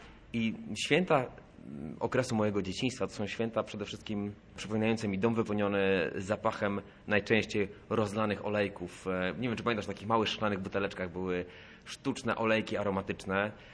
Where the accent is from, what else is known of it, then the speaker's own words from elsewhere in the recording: Stargard, West Pomeranian Voivodeship, Poland; święta co roku spędzam pod Szczecinem, bo stamtąd pochodzę, ze Stargardu.